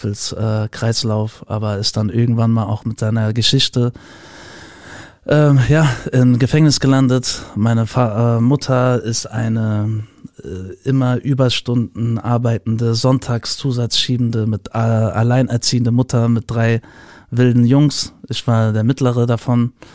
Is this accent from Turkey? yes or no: no; Frankfurt, Hesse, Germany; ich bin ja im Raum Frankfurt groß geworden